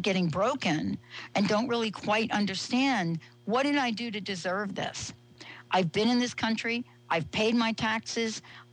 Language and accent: English; East Coast, United States; You know, I'm from the East Coast.